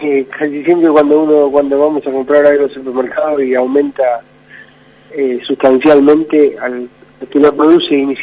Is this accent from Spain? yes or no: no; Argentina; Es bastante feo para nuestra economía en general como argentinos